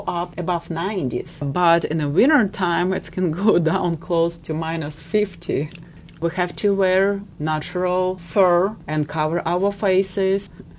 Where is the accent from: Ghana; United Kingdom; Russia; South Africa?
Russia; Siberia; English is a second language; also born or lived in Kazakhstan; my mom is from Kazakhstan, and my dad's family is from the Ukraine. And mainly I grew up in Siberia, far, far away in east part of Russia.